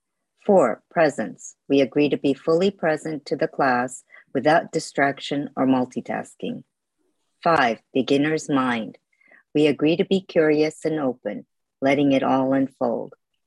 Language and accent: English; Japan; now in New York, United States; I'm from New York. Been here more than 20 years. Originally from Japan.